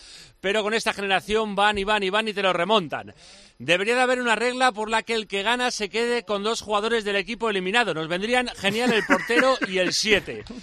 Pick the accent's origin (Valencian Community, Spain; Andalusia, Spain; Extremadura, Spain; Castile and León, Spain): Andalusia, Spain; Cádiz; Soy de Cádiz